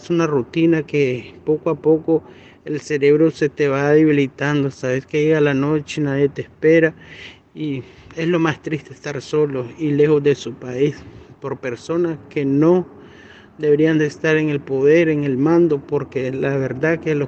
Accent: Nicaragua; moved away; Es lo más triste que puede tener nosotros como nicaragüenses, dejar nuestra patria, nuestro país, porque la verdad está muy difícil la vida allá

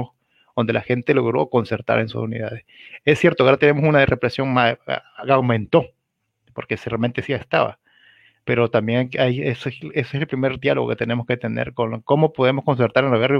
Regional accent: León, Nicaragua; yo vengo de León, ¿no?

